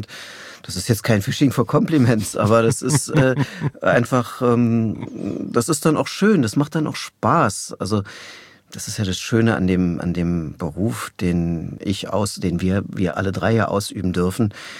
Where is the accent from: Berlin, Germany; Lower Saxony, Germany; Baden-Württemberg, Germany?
Berlin, Germany; also born or lived in Tegernsee; Ich bin in Berlin aufgewachsen, aber ich bin in Tegernsee geboren, in Bayern. Eigentlich durch Zufall. Also mein Vater kam aus dem Erzgebirge